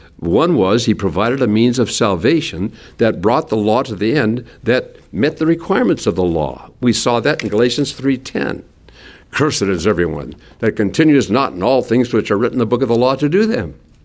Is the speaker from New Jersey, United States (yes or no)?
no; Minnesota, United States; I said I grew up in Minnesota.